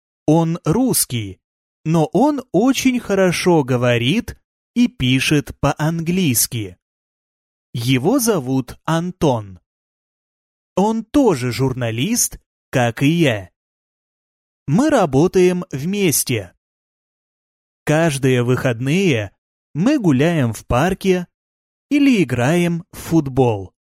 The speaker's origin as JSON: {"language": "Russian", "town": "Miami", "region": "Florida", "country": "United States", "tie": "born or raised there", "second_language": "Russian", "moved": "as an adult", "lives_now": "Moscow, Russia", "said": "По национальности я американец. Моя родная страна – Соединенные Штаты Америки. А мой родной город – Майами. Сейчас я живу в России, в Москве. Здесь я живу только один месяц. Я работаю и изучаю русский язык."}